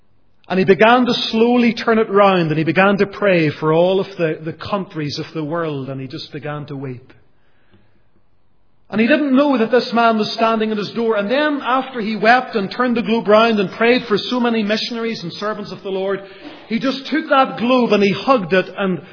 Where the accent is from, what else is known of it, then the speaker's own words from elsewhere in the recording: Lisburn, Northern Ireland, United Kingdom; the church I grew up in Lisburn